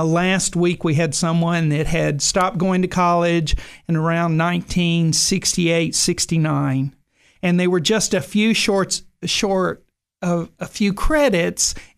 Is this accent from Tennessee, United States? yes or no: yes; Cross Plains, Tennessee, United States; also born or lived in Texas; Actually, I grew up in Texas, but when I was in high school, we moved to Tennessee. And grew up in Middle Tennessee. I actually grew up in the Cross Plains area, which is outside of Nashville.